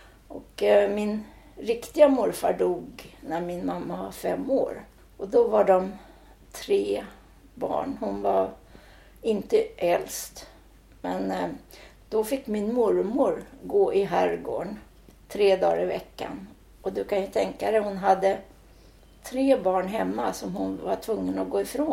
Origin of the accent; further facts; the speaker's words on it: Utö, Stockholm County, Sweden; Ja, mina 6 år i skolan tillbringade jag på Utö.